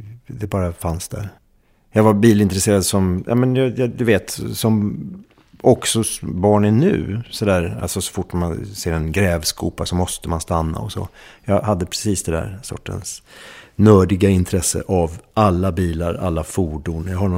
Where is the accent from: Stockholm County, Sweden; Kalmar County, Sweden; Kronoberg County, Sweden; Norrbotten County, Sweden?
Stockholm County, Sweden; Haninge; also born or lived in Trelleborg; När jag flyttade till Västra Haninge där så bytte jag som 6-7-åring.